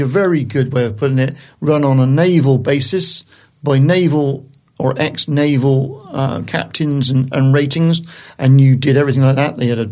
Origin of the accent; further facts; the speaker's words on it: Portishead, South West England, United Kingdom; also born or lived in Bristol; I was born in Bristol Maternity Hospital, yes, but I lived in Portishead for a good part of my life up to about the age of 12. So I went to Gordano School